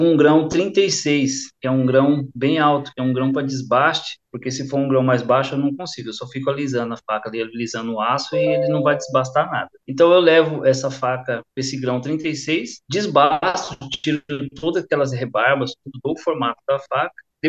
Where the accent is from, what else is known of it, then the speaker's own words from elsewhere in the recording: São Paulo, Brazil; now in Santa Bárbara, Brazil; que eu sou natural de São Paulo, e aí faz 6 anos que eu moro aqui em Santa Bárbara, né?